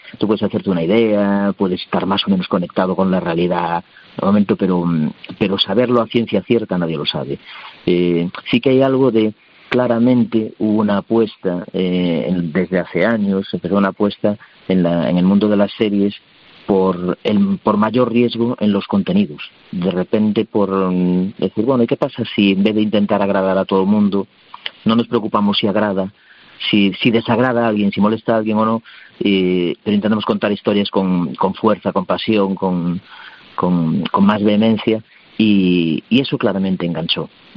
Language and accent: Spanish; Galicia, Spain; inicialmente la pensamos para hacerla en Galicia. Nosotros somos gallegos.